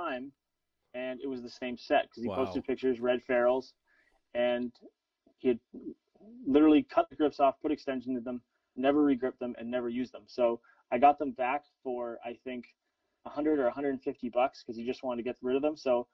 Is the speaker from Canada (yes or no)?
yes; Canada; I'm Canadian.